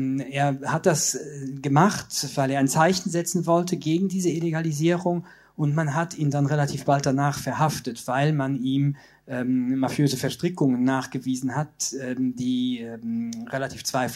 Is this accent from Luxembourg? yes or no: yes; Luxembourg; German is a second language; ich bin ja als Luxemburger quasi sprachlich im Vorteil und ich hatte auch das Glück, lange zur Schule gehen zu können. Ich spreche 6 Sprachen.